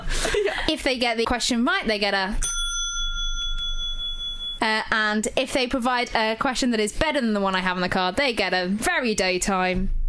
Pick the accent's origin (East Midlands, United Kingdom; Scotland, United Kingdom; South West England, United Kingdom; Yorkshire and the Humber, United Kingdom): East Midlands, United Kingdom; I'm from Lincolnshire.